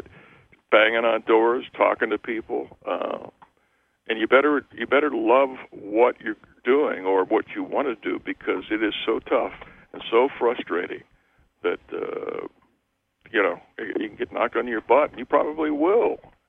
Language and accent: English; Denver, Colorado, United States; Well, I grew up in Denver, which was not a big league town at the time.